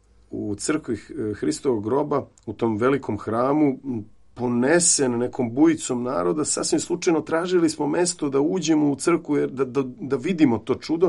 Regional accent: Serbia; Mi kažemo: iz Srbije.

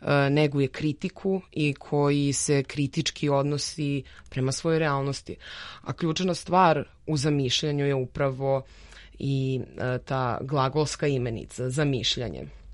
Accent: Bor, Bor District, Serbia; odlučili smo se da odemo u moj rodni grad Bor

